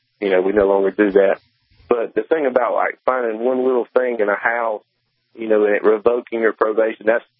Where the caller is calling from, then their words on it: North Carolina, United States; I'm over in North Carolina, southeast North Carolina.